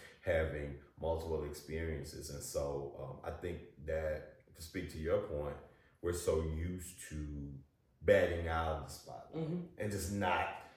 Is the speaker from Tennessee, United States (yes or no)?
yes; Memphis, Tennessee, United States; So I think that with growing up in the Bible Belt, you know, I grew up right here in Memphis, Tennessee